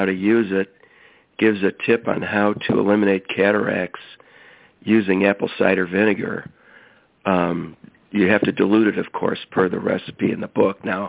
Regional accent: Illinois, United States; I'm from Northern Illinois.

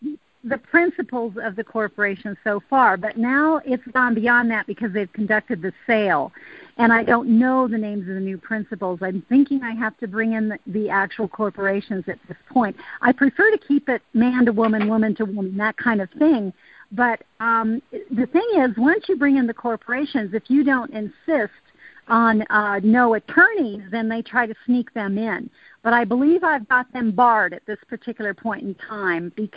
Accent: Nevada, United States; from Nevada

